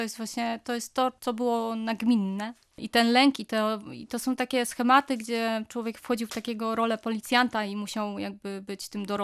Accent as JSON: {"language": "Polish", "town": "Reda", "region": "Pomeranian Voivodeship", "country": "Poland", "said": "właśnie ja jestem z Redy, ze świętego Antoniego."}